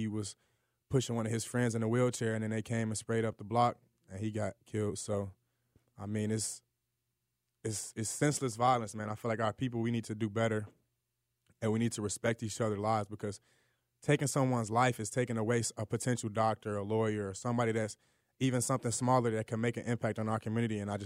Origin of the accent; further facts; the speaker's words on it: Chicago, Illinois, United States; Chicago, Illinois, South Side.